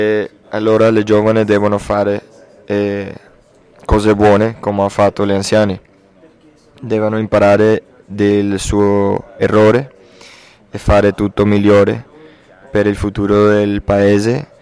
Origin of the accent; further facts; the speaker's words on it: Venezuela; Italian is a second language; Mi ricordo quando abitavano in Venezuela, nel mio paese